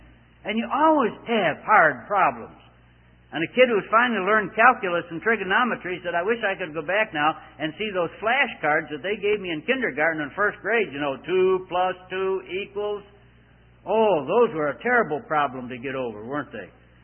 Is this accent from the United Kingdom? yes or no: yes; Scotland, United Kingdom; I'm a Scotsman, and I like to get everything I possibly can.